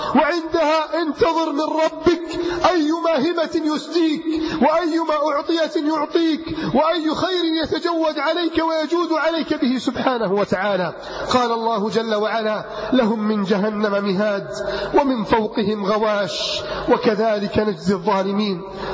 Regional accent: Alexandria, Alexandria Governorate, Egypt; تاجر من التجار عندنا في الإسكندرية كنا نتحدث معه

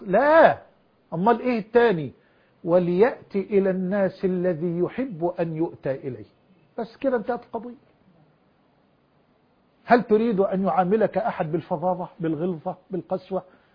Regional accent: Egypt

